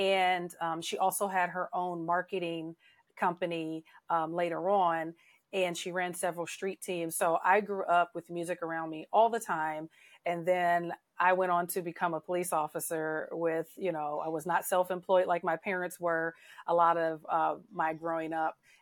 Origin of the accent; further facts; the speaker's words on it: California, United States; born there; also born or lived in District of Columbia / Maryland / Georgia; now in Arizona, United States; So I was born in California in the Bay Area. I've lived in Northern and Southern California. I lived in DC and Maryland for a bit.